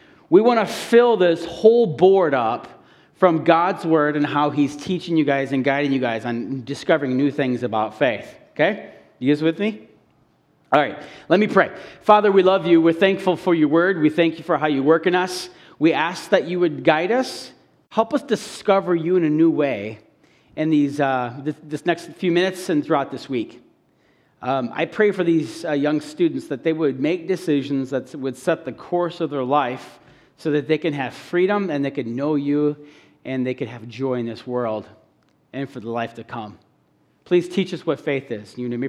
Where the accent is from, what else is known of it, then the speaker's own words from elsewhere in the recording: Illinois, United States; born there; now in Wisconsin, United States; I was born in Illinois. I try to put that behind me, but I just want to relate to you guys. So it's been 11 years that we've lived in Wisconsin, and we try not to look back.